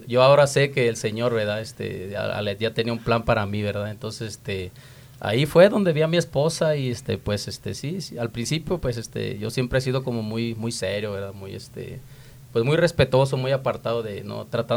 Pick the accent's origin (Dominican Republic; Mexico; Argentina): Mexico; Guanajuato; now in United States; Yo soy de Guanajuato, México, hermano. De una ciudad que está en el centro de México, una ciudad pequeña.